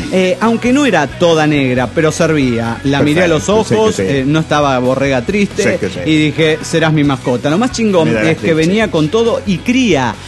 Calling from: New Jersey, United States; de New Jersey.

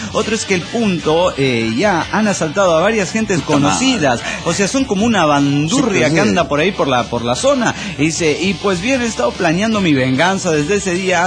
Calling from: Guadalajara, Jalisco, Mexico; de Guadalajara, Jalisco, México.

